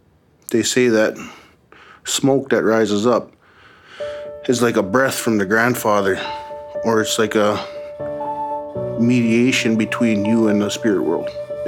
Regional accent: Minnesota, United States; I'm from the White Earth Band of Ojibwe. I'm Eagle Clan.

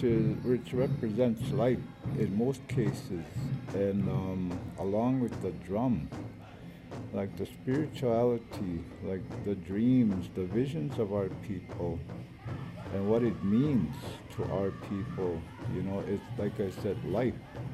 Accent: Ontario, Canada; I come from the Lac La Croix First Nation community.

